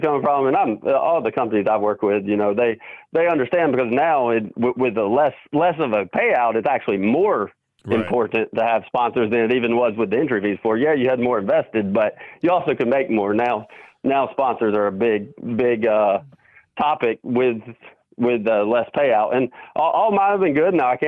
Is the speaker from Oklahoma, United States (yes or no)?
no; Greenwood, South Carolina, United States; Yeah, that Greenwood in my hometown, which I'm about 45 minutes from Anderson